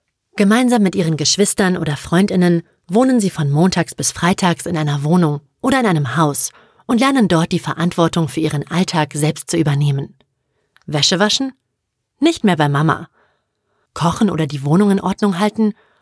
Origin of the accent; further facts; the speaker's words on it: Pellworm, Schleswig-Holstein, Germany; Als Kind auf Pellworm aufzuwachsen, bedeutet vor allem, frei zu sein. Und trotzdem behütet.